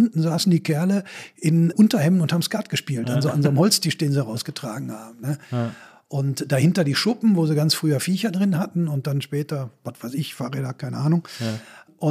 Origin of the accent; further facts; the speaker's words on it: Bochum, North Rhine-Westphalia, Germany; Also in Bochum, da wo ich groß geworden bin, ein bisschen nur 300 Meter weitergegangen